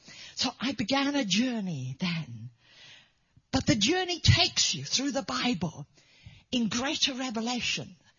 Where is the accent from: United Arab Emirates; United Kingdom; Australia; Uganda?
United Kingdom; Wales; we come from Wales originally